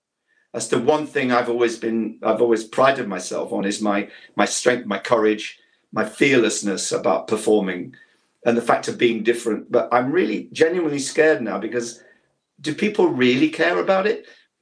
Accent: Ilkeston, East Midlands, United Kingdom; accent: Ilkeston; I have to do my Ilkeston accent now because I have to remind myself of that moment

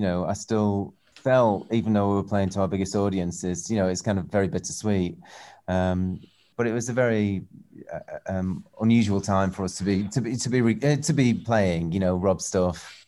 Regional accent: Northwich, North West England, United Kingdom; I moved to London probably because, you know, of all, you know, music there and everything was going on there. And Manchester, I was radiated to from Northwich, Cheshire, you know.

